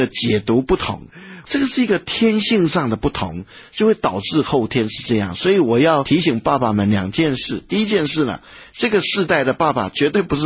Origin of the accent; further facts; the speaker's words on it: China; 所以我们中国人讲教育，孔子说因材施教，